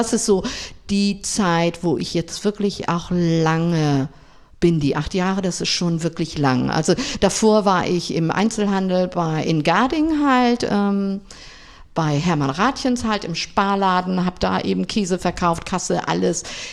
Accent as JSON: {"language": "German", "town": "Tating", "region": "Schleswig-Holstein", "country": "Germany", "tie": "born or raised there", "said": "ich bin Eiderstedter Dern hier, richtig, ja. Und habe 6 Geschwister, bin halt in Tating groß geworden, habe da auch meine Kindheit verbracht in Tating mit Reiten, Ringreiten, logisch."}